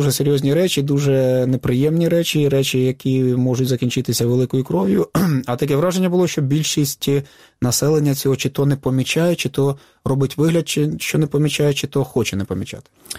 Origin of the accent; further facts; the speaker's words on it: Starobilsk, Luhansk Oblast, Ukraine; Ось у нас в п'ятницю був виступ в моєму рідному Старобільську